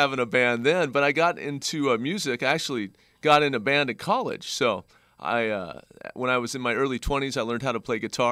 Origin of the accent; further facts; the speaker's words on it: Arcadia, California, United States; I grew up in Arcadia, just next door. Saw PCC growing up and graduated from Arcadia High.